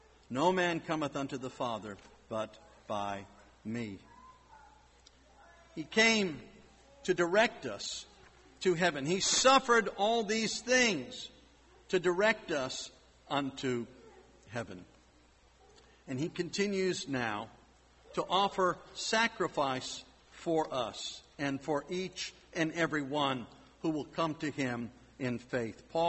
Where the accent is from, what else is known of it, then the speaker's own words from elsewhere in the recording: Boston, Massachusetts, United States; born there; I mentioned I was born in Boston. You know, that's a wonderful place.